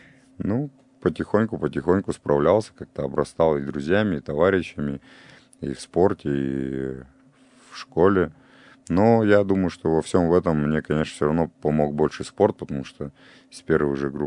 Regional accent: Vladivostok, Primorsky Krai, Russia; была у меня в детстве в Владивостоке

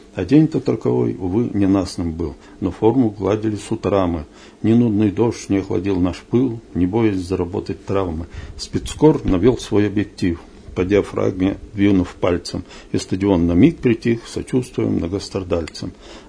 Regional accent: Nitsinskoye, Sverdlovsk Oblast, Russia; now in Kopeysk, Russia; Это село Ницинское, Слободотуринский район, Свердловской области.

